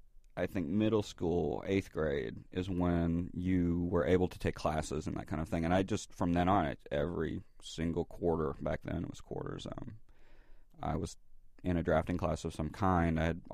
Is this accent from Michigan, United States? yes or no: no; Georgia, United States; I'm from Georgia.